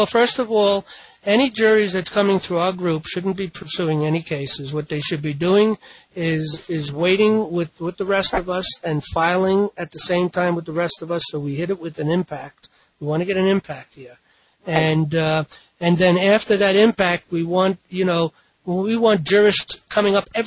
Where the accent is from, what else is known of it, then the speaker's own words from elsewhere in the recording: New York, United States; I'm from New York, so I'll speak of New York.